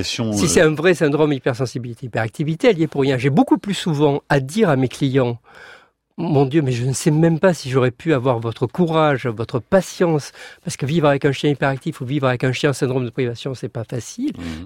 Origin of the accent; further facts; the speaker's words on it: Provence-Alpes-Côte d'Azur, France; moi je suis provençal, en Provence, on bénit les animaux aussi